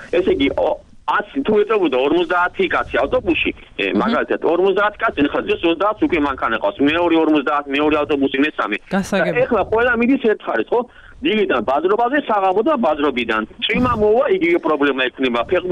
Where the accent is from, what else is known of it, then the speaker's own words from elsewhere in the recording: Tbilisi, Georgia; მე ბლეხანოველი ვარ.